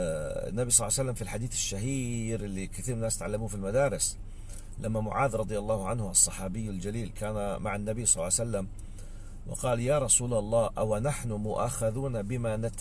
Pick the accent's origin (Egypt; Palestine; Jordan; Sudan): Jordan; accent: Jordanian; زي ما إحنا بنحكي باللغة العامية مو حكي، كله حكي يعني نتحاسب على الحكي. إحنا عم نحكي باللهجة الأردنية بيقول هينا بنسولف، هينا بنتسلى